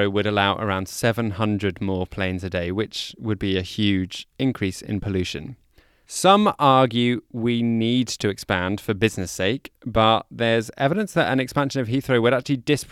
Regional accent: Amsterdam, North Holland, Netherlands; an airport like Schiphol in my hometown of Amsterdam has six.

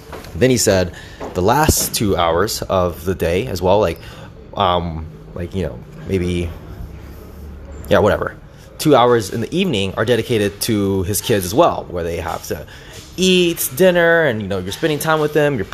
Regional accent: United States; born there; I was born in the United States, so it's easy for me to travel.

